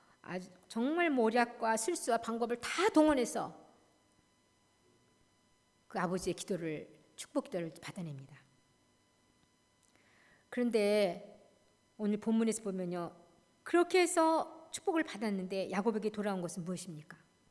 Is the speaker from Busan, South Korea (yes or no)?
no; Mapo, Seoul, South Korea; 제가 본래 어릴 때그 마포에서 자랐는데요, 늘 한강에 걸어 다니기도 했어요.